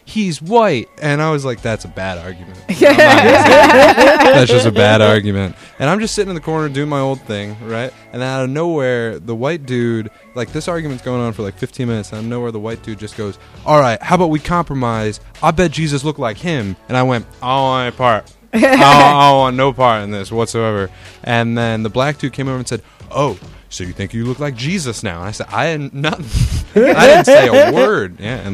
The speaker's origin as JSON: {"language": "English", "town": "Philadelphia", "region": "Pennsylvania", "country": "United States", "said": "Yeah, I'm from Philly."}